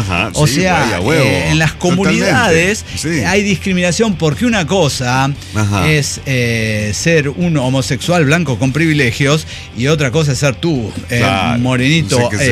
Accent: Salta, Argentina; de Salta, Argentina, electricista, estamos haciendo una conexión.

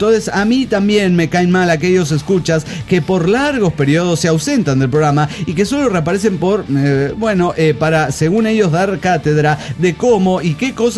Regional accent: Guadalajara, Jalisco, Mexico; de Guadalajara, Jalisco y México.

